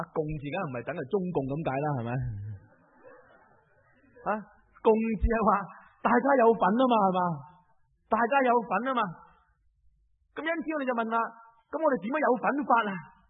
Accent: Hong Kong; 但是对我们香港人来讲，其实就是我们希望见到的两制

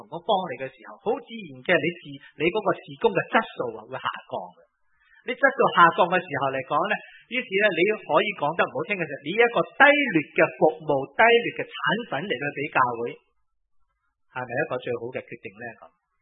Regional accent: Hong Kong; 我哋香港人由于九七嘅问题，我哋都产生咗一种嘅信心嘅危机

